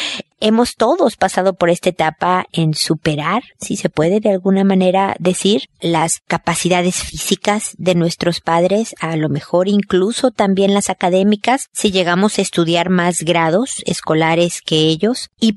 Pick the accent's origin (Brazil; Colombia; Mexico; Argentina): Mexico; now in Chile; está a punto de salir en librerías en México, mi país de origen. Yo vivo en Chile